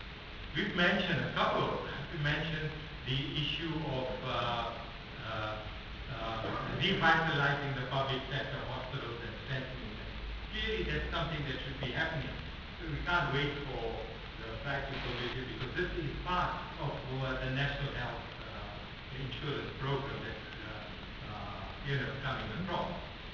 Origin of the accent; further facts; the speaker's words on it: Limpopo, South Africa; I come from the Limpopo province